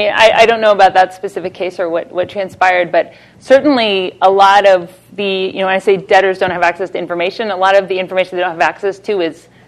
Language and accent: English; Canada; also born or lived in Georgia, United States; so I'm Canadian, raised in Georgia